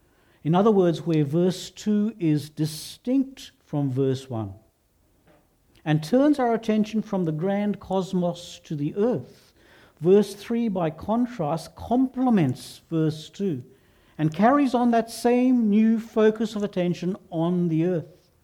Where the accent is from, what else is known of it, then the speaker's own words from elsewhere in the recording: Australia; now in England; I studied Hebrew a long time ago as an Australian living in England under a Welsh tutor, so something has definitely had to get lost in the vocalization of that.